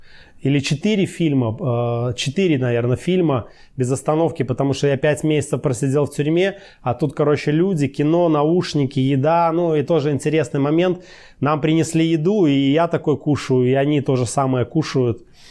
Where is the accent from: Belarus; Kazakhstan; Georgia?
Belarus; Я говорю, не, я вообще с Беларуси. В Нью-Йорке никогда не был.